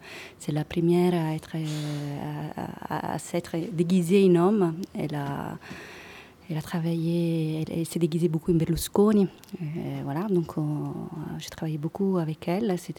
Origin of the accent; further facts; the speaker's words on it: Calabria, Italy; Je crois que c'est ça qui nous a un peu lancé dans cette envie d'aller au sud d'Italie. C'est ma région natale, la Calabre.